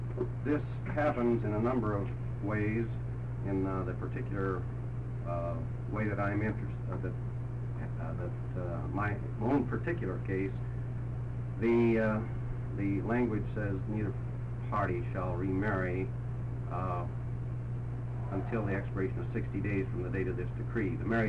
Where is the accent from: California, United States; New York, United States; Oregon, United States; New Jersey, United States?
Oregon, United States; Coquille; I'm from Coquille, Oregon.